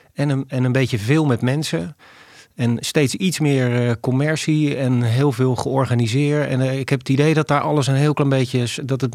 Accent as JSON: {"language": "Dutch", "town": "Loenen aan de Vecht", "region": "Utrecht", "country": "Netherlands", "said": "En ik kom uit Loenen aan de Vecht. Heb een vrouw, heb een dochter van 12."}